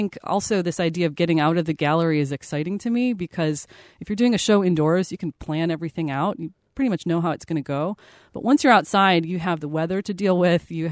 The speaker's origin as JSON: {"language": "English", "town": "Cleveland", "region": "Ohio", "country": "United States", "tie": "born or raised there", "said": "I grew up in Cleveland, Ohio, so Lake Erie was a few minutes down the street."}